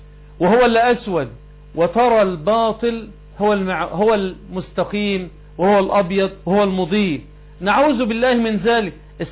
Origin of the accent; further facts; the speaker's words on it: Egypt; احنا مش فراعنة، احنا مصريين، احنا مسلمين.